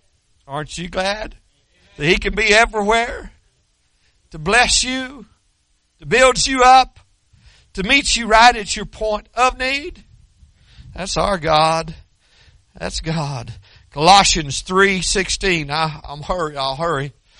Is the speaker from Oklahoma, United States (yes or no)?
yes; Shawnee, Oklahoma, United States; I wasn't from Muskogee, so I didn't know. I was from Shawnee.